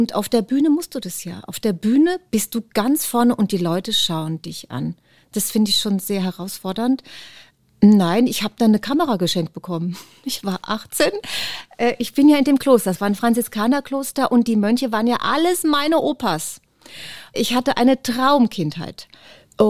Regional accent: Großheubach, Bavaria, Germany; Ich komme aus Groß Heubach.

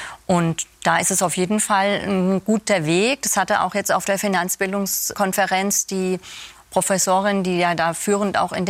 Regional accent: Aschaffenburg, Bavaria, Germany; ich komme ja aus Aschaffenburg

